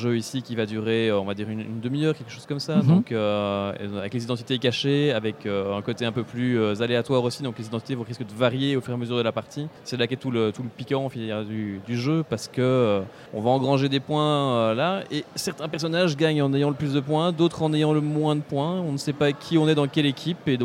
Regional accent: Belgium; on est belge donc on a l'habitude de ce genre de beau temps.

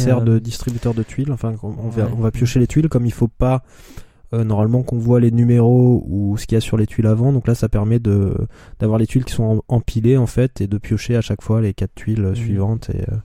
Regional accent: France; généralement on est content aussi, nous en tant que français, quand c'est un jeu anglais par exemple

